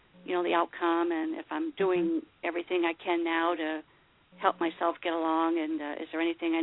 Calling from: Charleston, South Carolina, United States; Charleston, South Carolina.

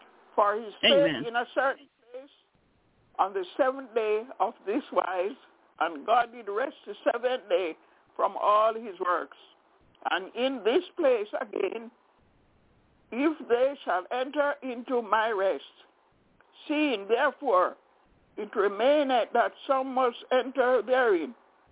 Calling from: Albany, New York, United States; I'm calling from Albany in New York.

